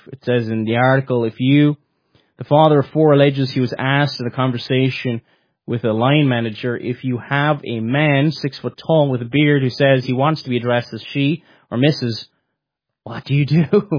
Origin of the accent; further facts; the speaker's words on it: Ireland; Like, I'm from the Republic of Ireland. It's not very common for people from the south to live in the north.